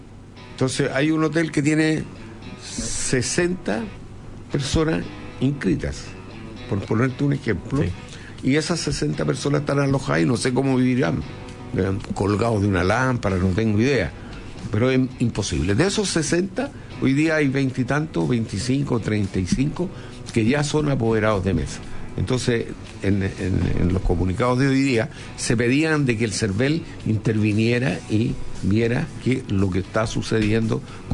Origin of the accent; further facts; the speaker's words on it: Recoleta, Santiago Metropolitan Region, Chile; yo he vivido toda mi vida, soy nacido en Recoleta. Y he vivido en Recoleta hasta el día de hoy y voy a seguir viviendo hasta que me muera. Yo nací en pleno barrio Patronato, pero cuando el barrio Patronato no existía